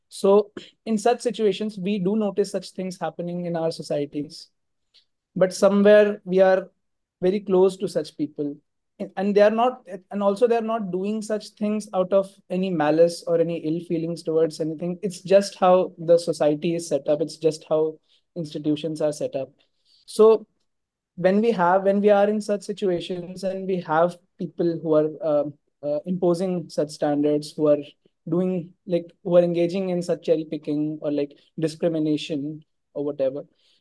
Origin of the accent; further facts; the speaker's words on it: Govardhan, Uttar Pradesh, India; English is a second language; Hare Krishna Maharaj, I'm from Govardhan.